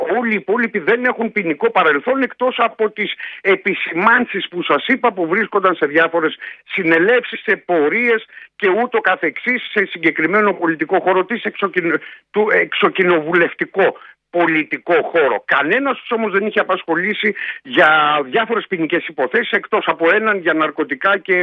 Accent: Patras, Western Greece, Greece; από την πατρίδα μου, από την Πάτρα.

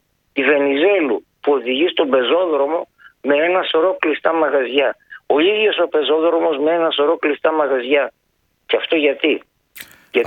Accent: Giannitsa, Central Macedonia, Greece; από τα Γιάννητσα. Γενικότερα όμως Πέλας. Τα Γιάννητσα είναι μία... Ήτανε μέχρι πριν από κάποια χρόνια μια ημιαγροτική περιοχή. Μια ημιαγροτική πόλη.

